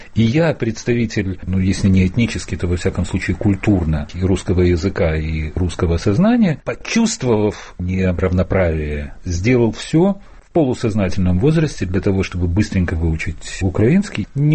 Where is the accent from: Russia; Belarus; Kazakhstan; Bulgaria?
Bulgaria; now in Ukraine; у меня в семье было 2, то и 3 языка. Мы из репатриантов, мы приехали из Болгарии, говорили в доме по-украински время от времени, переходя на болгарский